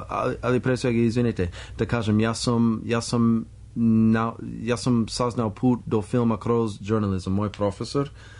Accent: Los Angeles, California, United States; Serbian is a second language; now in Serbia; ja sam iz Los Angeles i nema mnogo u Los Angeles osim ako imaš milion dolara

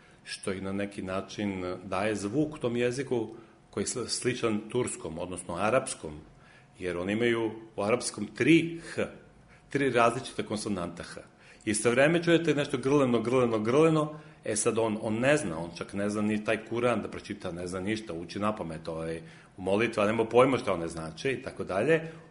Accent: Belgrade, Serbia; ja sam Srbin, još iz Beograda

